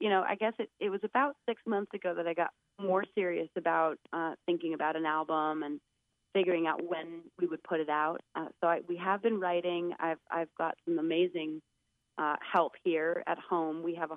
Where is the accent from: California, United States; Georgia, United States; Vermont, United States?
Vermont, United States; ultimately we're going to end up in Vermont, my home state, for my music festival, Grand Point North.